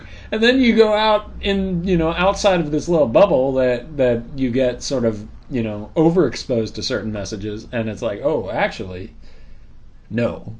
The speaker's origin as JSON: {"language": "English", "region": "California", "country": "United States", "tie": "born or raised there", "moved": "yes", "said": "I grew up in the Bay Area around San Francisco, California"}